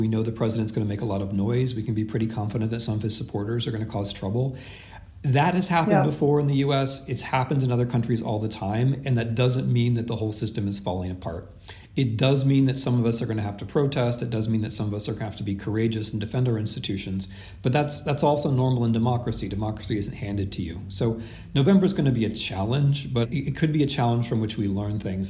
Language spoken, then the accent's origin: English; United States; But I'm an American.